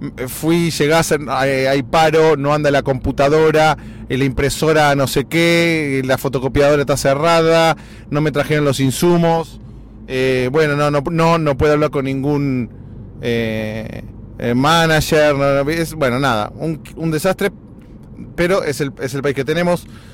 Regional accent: Argentina; como nosotros argentinos, como nosotros todos los de habla hispana tenemos

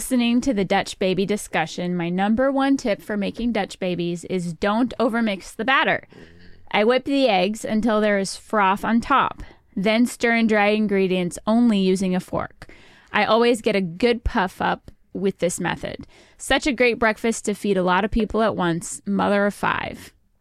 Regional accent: Okinawa, Japan; also born or lived in Texas / Washington State; We came from Japan, like an island, you know, Okinawa, Japan. So like tropical Japan and then North Texas.

